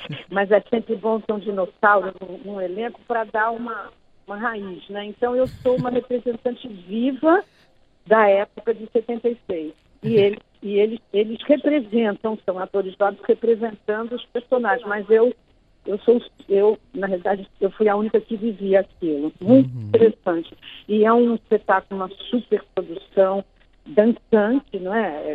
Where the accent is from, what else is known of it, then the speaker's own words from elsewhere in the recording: São Paulo, Brazil; now in Rio de Janeiro, Brazil; Olha, na realidade, eu sou de São Paulo, né? Eu nem morava aqui no Rio